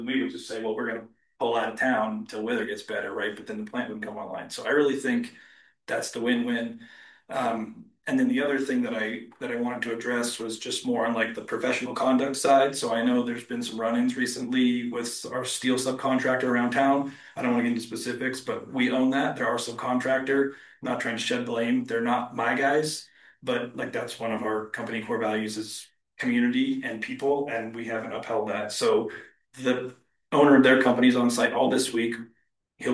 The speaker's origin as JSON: {"language": "English", "town": "Manhattan", "region": "Montana", "country": "United States", "tie": "born or raised there", "lives_now": "Boise, United States", "said": "So yes, we're Boise-based, but I guess Montana was home for me. I grew up in the Manhattan area"}